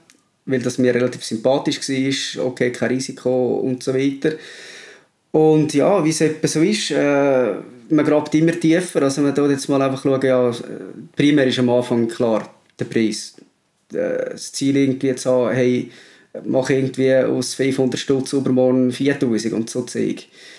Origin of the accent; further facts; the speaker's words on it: Nidwalden, Switzerland; Ja, wie man vielleicht unschwer erkennen kann, komme ich aus der Innerschweiz, beziehungsweise vom Kanton Nidwalden.